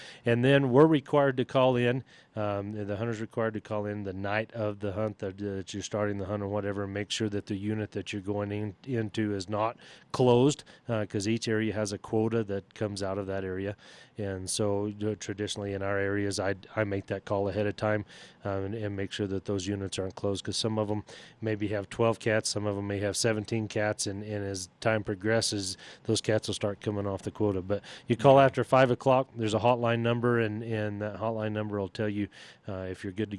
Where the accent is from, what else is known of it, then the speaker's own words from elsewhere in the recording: Texas, United States; He, you know, we grew up in Texas, and that was something he always dreamed of hunting and killing.